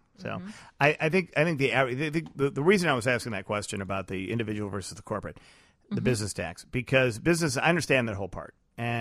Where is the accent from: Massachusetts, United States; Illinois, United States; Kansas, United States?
Illinois, United States; I'm still concerned because I'm from Illinois.